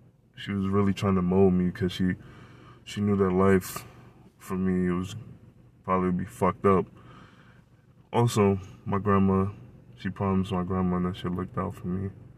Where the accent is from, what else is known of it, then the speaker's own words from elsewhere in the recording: New York, United States; I'm a nigga from New York. Like, you know, we go outside, we go travel the trains